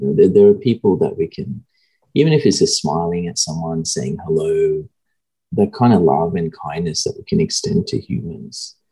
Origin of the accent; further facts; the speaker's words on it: Sri Lanka; now in Australia; I grew up in Sri Lanka.